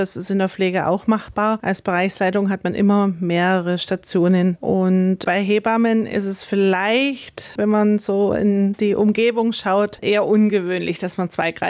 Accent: East Germany, Germany; habe aber in DDR-Zeiten nicht so ohne weiteres mein Abitur machen können

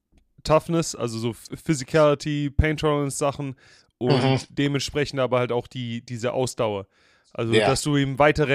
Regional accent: Baden-Württemberg, Germany; Wir hatten Heißluftballons, die bei uns übers Dorf geflogen sind, in Suburbs von Stuttgart. Und wir als Kinder in der Straße

